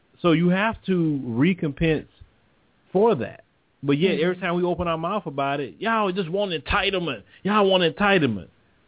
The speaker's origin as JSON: {"language": "English", "town": "Port Arthur", "region": "Texas", "country": "United States", "tie": "born or raised there", "said": "when I grew up in Port Arthur, Texas, they was getting their money and they was opening convenience stores, grocery stores, and they was buying shrimp boats."}